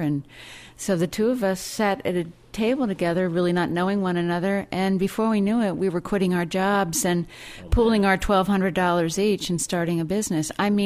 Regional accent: New Jersey, United States; And so I grew up in New Jersey, and I thought, well, if I want to get into the cheese business, sort of fast forward to finding my way to Vermont

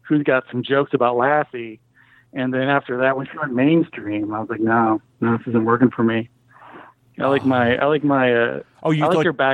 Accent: the Ozarks, United States; No, I grew up in the Ozarks, so

